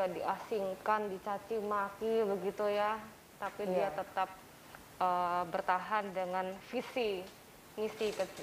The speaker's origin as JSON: {"language": "Indonesian", "region": "Kalimantan", "country": "Indonesia", "said": "Maaf, Mbak, saya orang Kalimantan."}